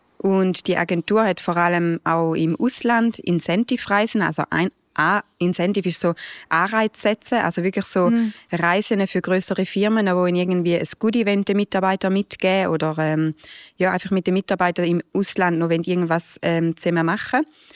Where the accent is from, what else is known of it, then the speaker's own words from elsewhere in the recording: Thurgau, Switzerland; now in Basel, Switzerland; das kann jetzt in Basel sein, wo ich 7 Jahre bin, aber das kann auch im Thurgau sein, wo ich aufgewachsen bin.